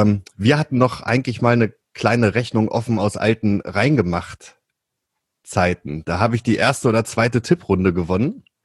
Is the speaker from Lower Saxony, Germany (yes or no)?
yes; Celle, Lower Saxony, Germany; born there; Ich bin gebürtiger Zeller. Das ist ja bei Hannover.